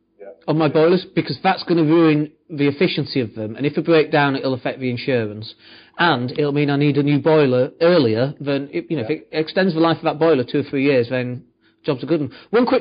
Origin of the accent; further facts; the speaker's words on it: Leeds, Yorkshire and the Humber, United Kingdom; also born or lived in Swindon; I'm from Leeds, big city, and I lived in Swindon for a bit, and I commuted over to Bristol